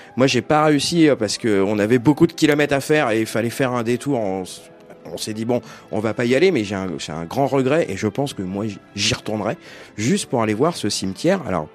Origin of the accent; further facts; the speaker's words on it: Spain; French is a second language; Moi-même, je suis espagnol aussi